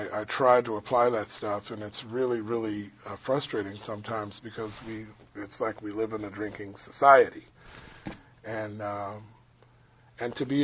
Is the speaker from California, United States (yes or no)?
yes; Los Angeles, California, United States; all of the insanity in the area where I grew up, I'm from South Central Los Angeles